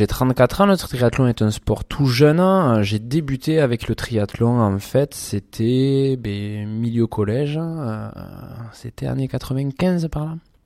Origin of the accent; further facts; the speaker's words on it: Pavie, Occitanie, France; Je suis quelqu'un qui suis très proche de la nature. Je suis de Pavie, moi.